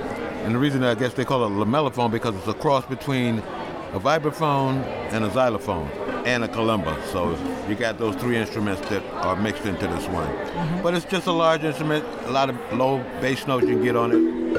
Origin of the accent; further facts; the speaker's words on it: Albany, New York, United States; also born or lived in Jacksonville, Florida; I was born in Jacksonville, Florida. So we came. I've been here in Albany since I was maybe 10 years old, and lived uptown, downtown.